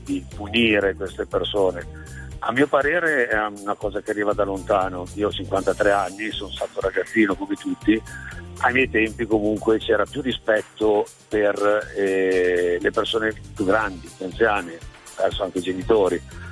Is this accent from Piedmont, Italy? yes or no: yes; Piedmont, Italy; Parliamo di Alessandria, perché il mio paese è veramente piccolo.